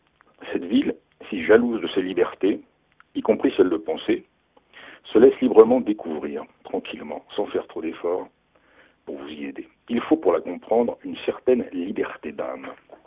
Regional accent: Nîmes, Occitanie, France; born there; Je crains bien que celui que je porte sur ma ville natale souffre de ce défaut

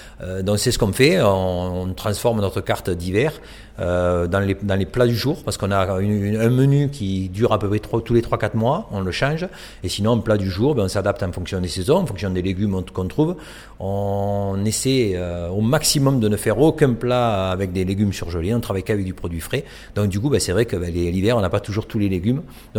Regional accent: Provence-Alpes-Côte d'Azur, France; Moi, j'amène un petit peu de ma cuisine provençale, parce que je suis originaire du Sud-Est, j'amène un peu mon côté provençal dans mon assiette

